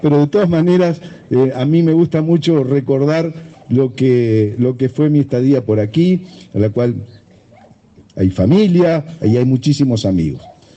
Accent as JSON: {"language": "Spanish", "region": "Montevideo", "country": "Uruguay", "also_born_or_lived": "Trinidad", "said": "si bien soy montevideano, viví 10 años en esta ciudad"}